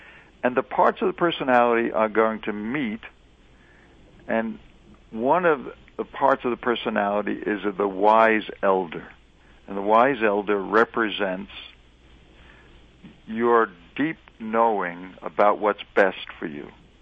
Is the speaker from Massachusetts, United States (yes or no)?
no; Staten Island, New York, United States; also born or lived in Brooklyn; No, actually, I was born in Brooklyn and lived there until I was 9, and then did most of my growing up on Staten Island, one of the other boroughs of the city of New York.